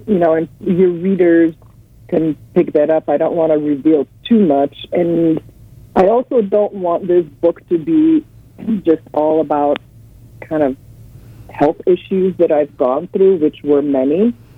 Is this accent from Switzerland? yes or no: no; Slovenia; now in United States; And where I grew up was in the Julian and Karavankan Alps, right on Austrian-Italian border. Lots of lakes, lots of rivers, and also very close to the Adriatic coast.